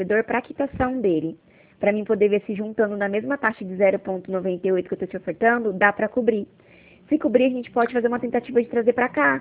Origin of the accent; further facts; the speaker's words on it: Presidente Prudente, São Paulo, Brazil; sou de Prudente